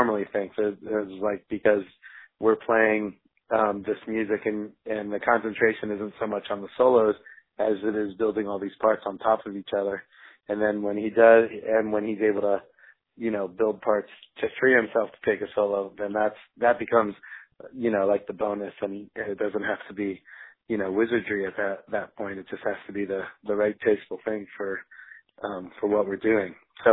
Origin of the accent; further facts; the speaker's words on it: North Miami Beach, Florida, United States; moved away as an adult; also born or lived in San Diego; I'm originally from Miami. I grew up in North Miami Beach. Yeah. And I ended up right after high school, going into the Navy. And that's what got me out to San Diego and the West Coast.